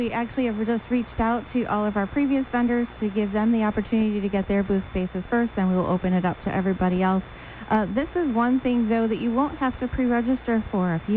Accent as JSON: {"language": "English", "region": "Illinois", "country": "United States", "tie": "born or raised there", "said": "I grew up in Illinois, Taste of Chicago"}